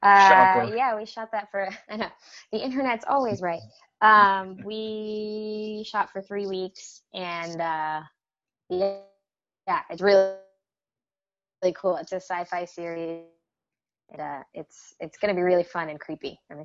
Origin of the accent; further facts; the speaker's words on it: Los Angeles, California, United States; born there; Well, I was born in Los Angeles, so that kind of means I was forced into the entertainment industry.